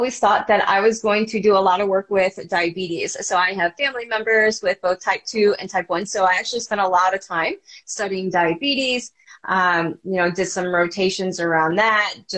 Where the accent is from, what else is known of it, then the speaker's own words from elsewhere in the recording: Ohio, United States; moved away as an adult; now in Arizona, United States; But yeah, I grew up in Ohio and then came out to Arizona to go to med school, and I just never left.